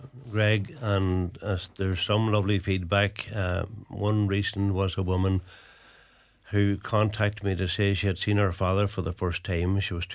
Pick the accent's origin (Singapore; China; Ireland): Ireland; I grew up in Meantinage in Ardra, and we had a schools team even before we left there.